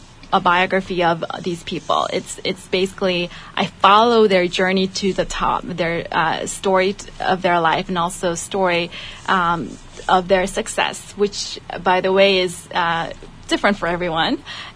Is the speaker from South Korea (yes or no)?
yes; South Korea; also born or lived in California; I was born in California, but I moved to Korea when I was about 3 years old.